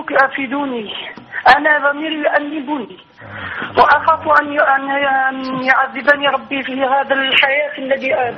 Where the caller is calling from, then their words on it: Algeria; من الجزائر.